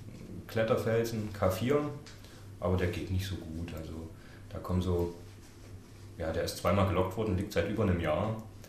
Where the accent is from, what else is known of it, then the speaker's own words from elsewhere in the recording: Wurzen, Saxony, Germany; Also ich komme nicht direkt aus Leipzig, ich komme ursprünglich aus Wurzen, das ist so bald ein Vorort vielleicht, also 20, 30 Kilometer.